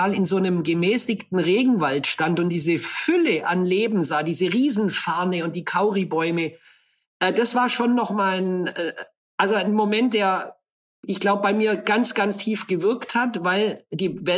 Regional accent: Bavaria, Germany; In der Kindheit ist man aufgewachsen im Allgäu. Wir waren viel in der Natur draußen, aber das war eine Natur, die vom Menschen definiert war.

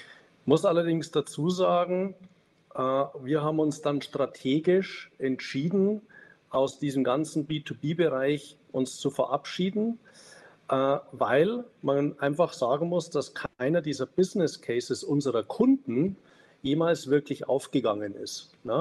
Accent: Munich, Bavaria, Germany; man hat als Münchner immer eine gewisse, man schaut immer auf BMW. Das sind aber die Großen hier in München, ne?

